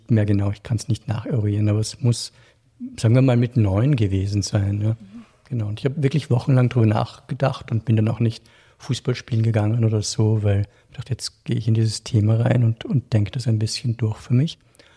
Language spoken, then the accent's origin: German; Salzburg, Austria; Ich bin in Salzburg aufgewachsen, mehr oder weniger in den Bergen.